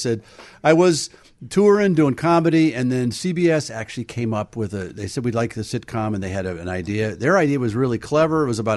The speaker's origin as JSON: {"language": "English", "town": "Detroit", "region": "Michigan", "country": "United States", "tie": "born or raised there", "said": "I grew up in Detroit. We had WJR."}